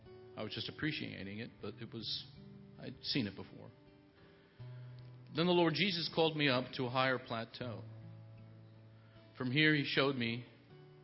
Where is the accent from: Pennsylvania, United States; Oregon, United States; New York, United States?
New York, United States; Now, I'm a New Yorker. I'm not a country boy. I can't spell agriculture.